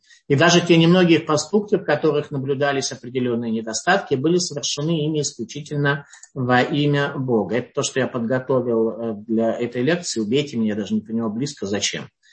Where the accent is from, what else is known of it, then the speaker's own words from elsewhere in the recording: Saint Petersburg, Russia; born there; когда родился в Ленинграде и видел вот все это, как там вот люди жили, как разговаривали между собой, местную ментальность и прочее